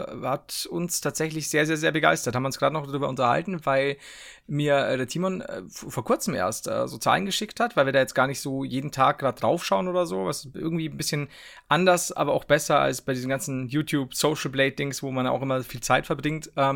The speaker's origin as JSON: {"language": "German", "country": "Turkey", "said": "merkt man, ich komme aus der Türkei, da dienen die so."}